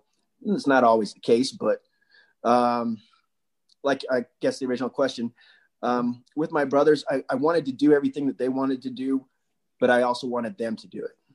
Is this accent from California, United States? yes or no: no; Wasatch, Utah, United States; we had a community we grew up in Wasatch, and he spent 20 years building that community.